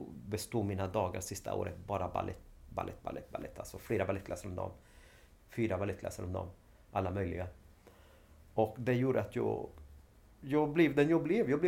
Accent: Sweden; Nej, men jag är från Sverige.

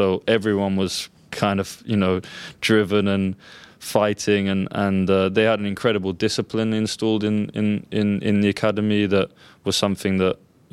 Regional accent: England, United Kingdom; And then being the English kid, you know, I was the only English kid there.

